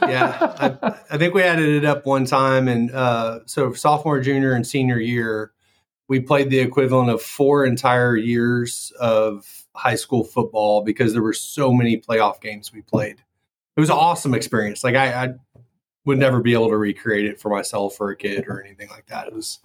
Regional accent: Katy, Texas, United States; I was born and raised in Katy. Went to elementary through high school

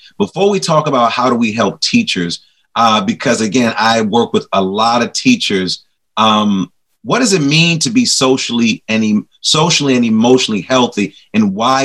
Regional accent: Chicago, Illinois, United States; I'm from the city of Wynn, the great city where some great people came from. I'm always repping Chicago.

